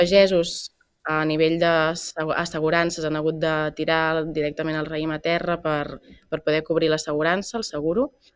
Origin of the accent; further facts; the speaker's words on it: Sant Sadurní d'Anoia, Catalonia, Spain; soc de Sant Sadurní, al final ho he portat, m'han sucat el xumet a la copa de cava, saps, des de petita.